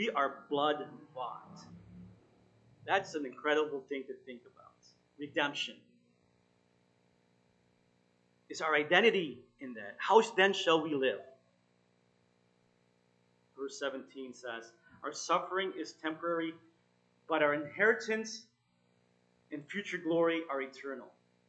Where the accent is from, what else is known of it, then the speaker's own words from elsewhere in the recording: Toronto, Ontario, Canada; I grew up in Toronto, and they have the streetcar